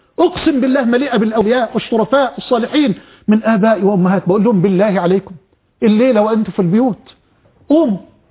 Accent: Mansoura, Dakahlia, Egypt; وأنا من المنصورة

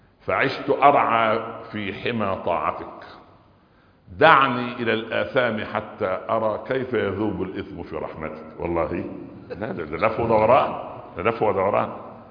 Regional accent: Egypt; والله احنا عندنا في مصر هنا الرواية الغالبة حفص عن عاصم

